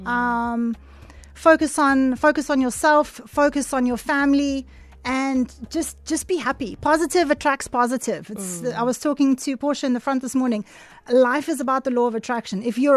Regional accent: South Africa; I'm South African through and through. We have a beautiful country.

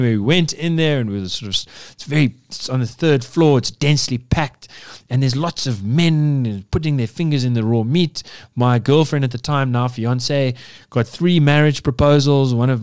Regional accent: Yeovil, South West England, United Kingdom; I grew up in Yeovil

